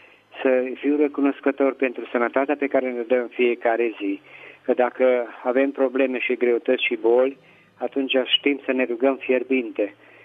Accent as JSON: {"language": "Romanian", "town": "Petroșani", "region": "Hunedoara County", "country": "Romania", "said": "din Petroșani."}